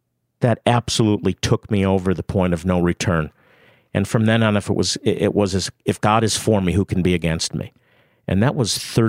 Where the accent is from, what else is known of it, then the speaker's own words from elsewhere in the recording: Rochester, New York, United States; My mother actually said, go anywhere but here, because she lived in Rochester, New York still. But I went back to Rochester, and I started a Messianic Jewish congregation.